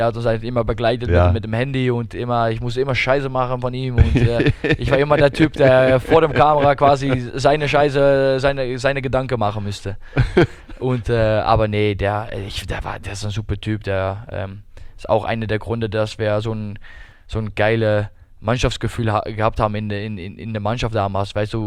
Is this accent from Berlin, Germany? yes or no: no; Hamm, North Rhine-Westphalia, Germany; ich komme aus Hamm